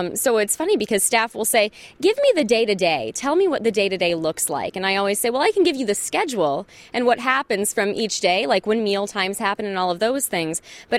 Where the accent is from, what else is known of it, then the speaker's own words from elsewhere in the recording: Indianapolis, Indiana, United States; Well, I'm from Indianapolis, and I was not a country girl at all, not very outdoorsy.